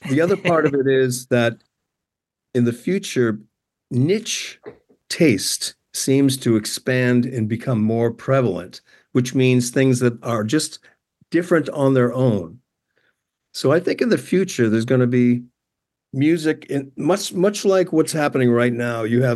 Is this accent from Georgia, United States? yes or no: no; Boston, Massachusetts, United States; I was in a couple of fights, but I come from Boston, but I didn't die.